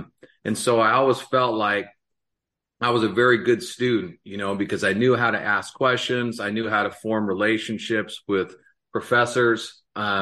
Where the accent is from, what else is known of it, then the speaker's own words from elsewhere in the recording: Portland, Oregon, United States; I grew up in North Portland, which was a pretty rough neighborhood as far as Portland goes